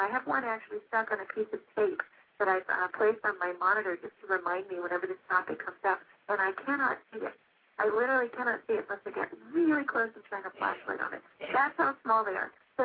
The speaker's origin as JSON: {"language": "English", "region": "New Hampshire", "country": "United States", "said": "I remember one particularly in my home state of New Hampshire."}